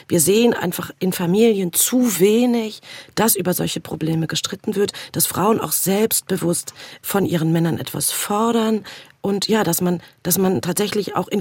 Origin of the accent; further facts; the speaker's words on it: Leipzig, Saxony, Germany; Ich stamme aus Leipzig, deswegen ist mir das wichtig zu sagen